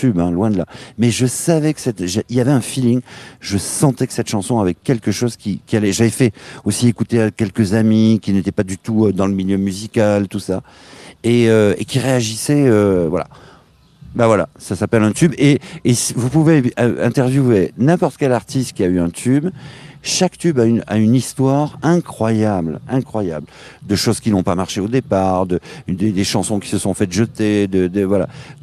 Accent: Perpignan, Occitanie, France; je suis descendu chez moi à Perpignan

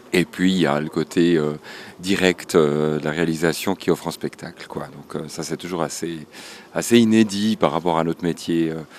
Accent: Neuchâtel, Switzerland; En tant que Neuchâtelois, je trouve que...

